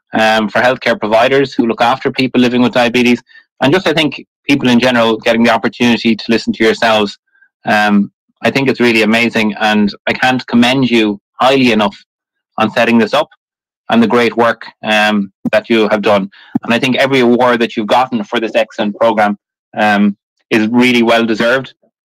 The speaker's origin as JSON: {"language": "English", "town": "Galway", "region": "Connacht", "country": "Ireland", "tie": "born or raised there", "said": "I'm from Galway, which is a city on the west coast of Ireland. I've born and bred in Galway and have lived in Galway most of my life."}